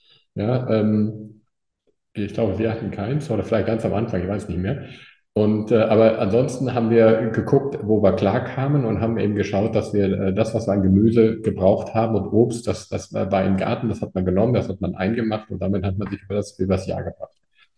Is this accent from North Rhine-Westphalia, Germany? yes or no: yes; Eickelborn, North Rhine-Westphalia, Germany; Ich bin ja aufgewachsen in Eichelborn. Das ist eine kleine Gemeinde in Nordrhein-Westfalen.